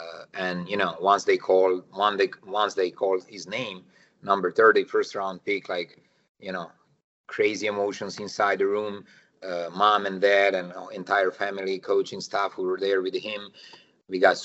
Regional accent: Serbia; moved away as an adult; also born or lived in Madrid, Spain; Originally born and raised in Serbia, I coached in one of the biggest teams over there, named Red Star.

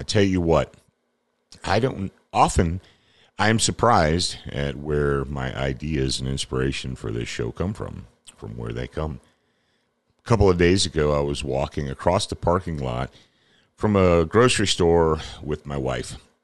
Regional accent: Detroit, Michigan, United States; now in Ohio, United States; it wasn't actually until my family moved and we relocated from Detroit, Michigan, down to rural Ohio

